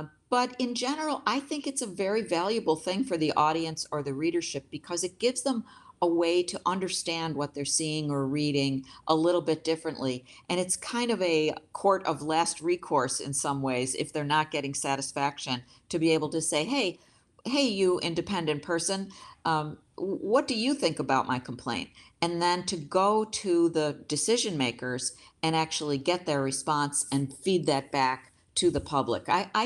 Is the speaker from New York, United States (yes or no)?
yes; Buffalo, New York, United States; Well, I was very excited to be in my hometown daily paper. At that time, there were two dailies in Buffalo, the Courier Express, and it was then called the Buffalo Evening News.